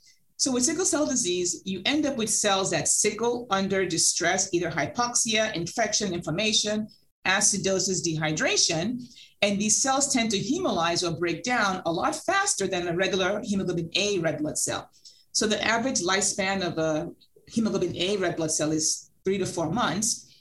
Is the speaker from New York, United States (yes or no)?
yes; New York, United States; So growing up in New York and training in New York and New Jersey, there was a lot of sickle cell disease in those large cities